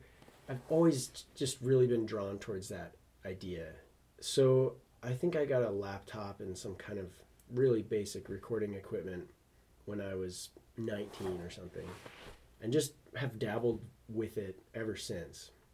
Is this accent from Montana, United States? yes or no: yes; Kalispell, Montana, United States; Yep. Yeah, I was born and raised here in Kalispell.